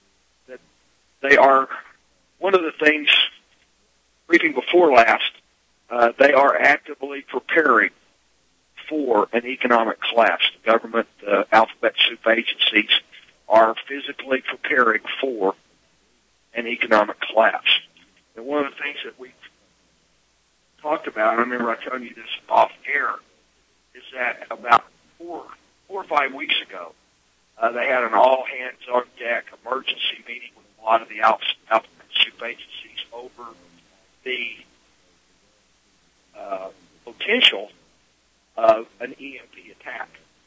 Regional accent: Texas, United States; You know, when I was a little kid, I grew up in West Texas

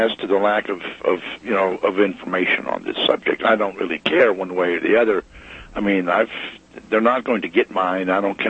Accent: Birmingham, Alabama, United States; also born or lived in Carlisle, Pennsylvania; I was born in Carlisle, Pennsylvania, and when I was about four, my dad was transferred to Alabama, Birmingham.

